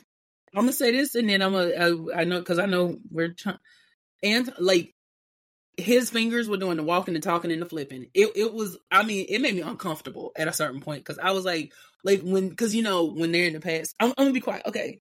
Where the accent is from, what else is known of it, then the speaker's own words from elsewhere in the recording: Louisiana, United States; I'm from Louisiana.